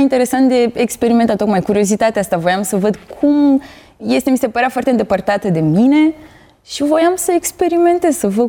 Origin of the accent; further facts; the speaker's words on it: Tulcea, Tulcea County, Romania; Eu sunt din Tulcea